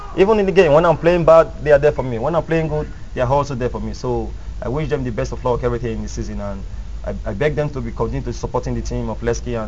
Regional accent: Nigeria; moved away; I came here from Nigeria, and now I'm playing for the national team of Nigeria, the senior national team.

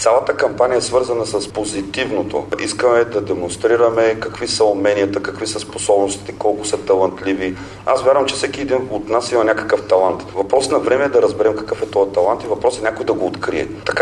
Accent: Burgas, Burgas Province, Bulgaria; Аз държа в моя роден град Бургас да се случат нещата.

